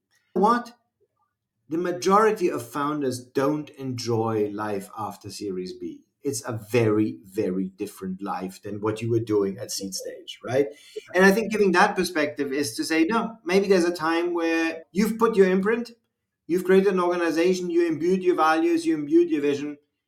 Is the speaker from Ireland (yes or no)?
no; Brussels, Brussels-Capital Region, Belgium; since my hometown is Brussels, I say stop by in Lille and then come to Brussels.